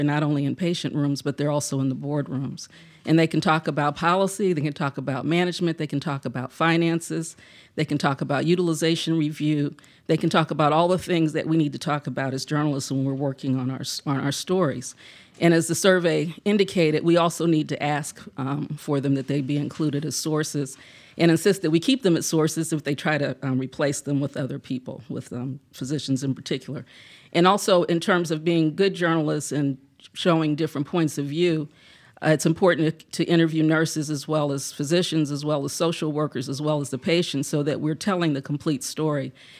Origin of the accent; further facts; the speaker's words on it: Akron, Ohio, United States; I would have been at the forefront of the opioid crisis because I'm from Akron, Ohio, and Ohio is at the center of this.